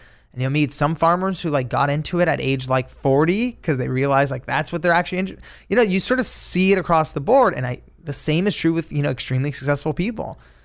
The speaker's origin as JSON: {"language": "English", "town": "Los Angeles", "region": "California", "country": "United States", "tie": "born or raised there", "said": "I'm born and raised in Los Angeles. This is where I currently live. … in Spain that first week."}